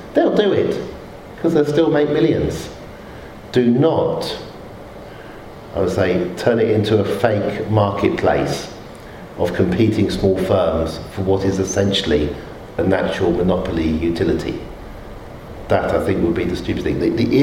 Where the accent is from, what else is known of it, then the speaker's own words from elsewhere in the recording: Oxford, South East England, United Kingdom; I grew up in Oxford, and I was a geek.